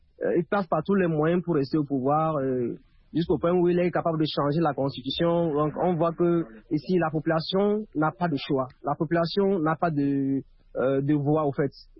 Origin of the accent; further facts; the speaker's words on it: Togo; Je prends l'exemple du Togo. Je suis togolais.